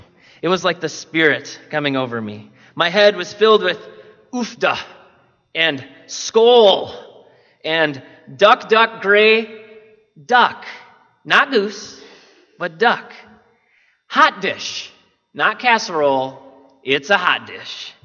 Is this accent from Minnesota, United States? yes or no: yes; Minnesota, United States; also born or lived in Georgia; I grew up in Minnesota, and that's what we used to call it.